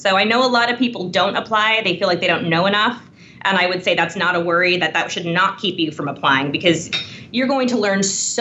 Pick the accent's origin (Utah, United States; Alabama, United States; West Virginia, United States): Utah, United States; In my home state in Utah, actually, our organization just helped get someone released from prison almost 40 years early.